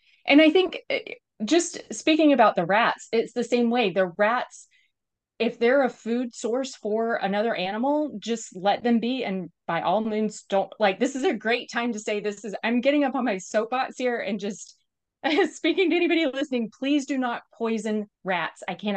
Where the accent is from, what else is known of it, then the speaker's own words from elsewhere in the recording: Georgia, United States; also born or lived in Colorado; I mean, I grew up in South Georgia, lived in Colorado, and I go back there and it's like it's devoid of nature compared to here